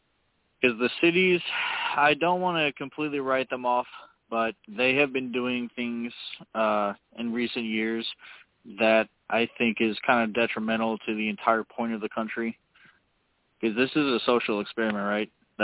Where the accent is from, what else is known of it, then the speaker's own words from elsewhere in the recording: Illinois, United States; I'm from East Central Illinois.